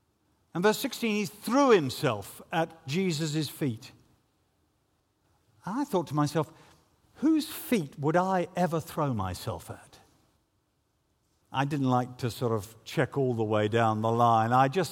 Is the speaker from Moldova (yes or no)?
no; United Kingdom; Yeah, I am a Brit. Well, I'm a buttoned-up Brit. And an Anglican.